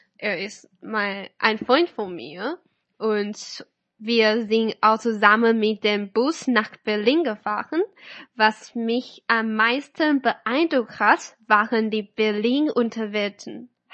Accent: Kaohsiung, Taiwan; German is a second language; Also ich komme aus Kaohsiung und die Städte in Deutschland sind ziemlich unterschiedlich von Taiwan-Städten

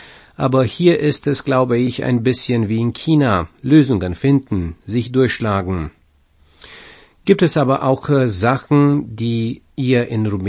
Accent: France; now in Romania; Aber ich komme aus Frankreich, also gibt es hier eine Nuance.

